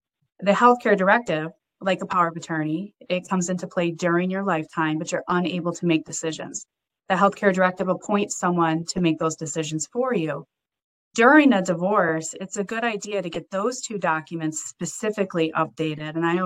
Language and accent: English; Michigan, United States; now in New Jersey, United States; So I grew up in Michigan. I've been transplanted to New Jersey. I've been here since 2004.